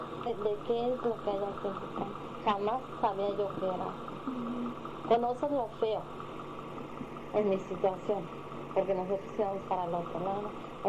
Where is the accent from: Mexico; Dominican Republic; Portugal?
Mexico; Zacapu, Michoacán; now in Tijuana, Mexico; Soy de Zacapu, Michoacán.